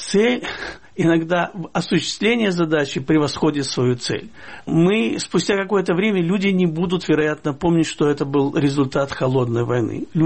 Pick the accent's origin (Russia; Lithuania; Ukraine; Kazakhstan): Ukraine; Kyiv; скажу вам, как киевлянин, после Майдана событий 2014 года, когда я вышел в центр города